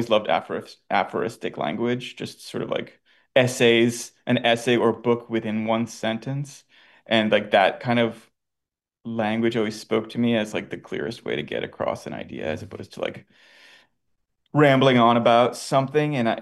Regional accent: New York, United States; now in Los Angeles, United States; I'm from New York or lived there for 20 years and just moved out to LA recently.

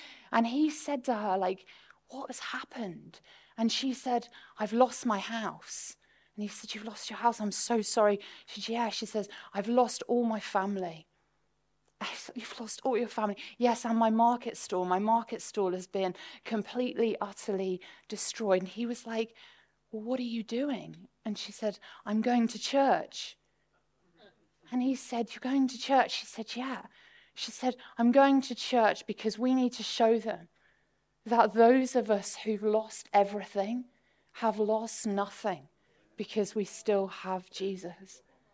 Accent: North West England, United Kingdom; I mean, I grew up on the Wirral. It was a very, very nice upbringing, very sheltered near Liverpool, very blessed upbringing.

